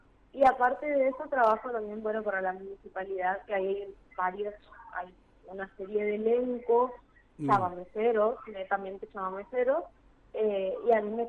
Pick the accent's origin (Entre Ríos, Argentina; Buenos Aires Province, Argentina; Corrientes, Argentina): Corrientes, Argentina; Estoy radicada en Corrientes Capital, sí, nací acá en Corrientes Capital, más allá de que yo no me sienta parte